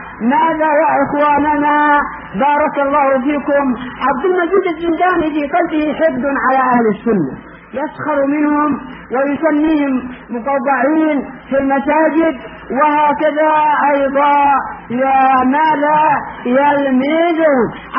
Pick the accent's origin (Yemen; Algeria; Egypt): Yemen; أنا فرحت باعتبار أنه يمني وأنا يمني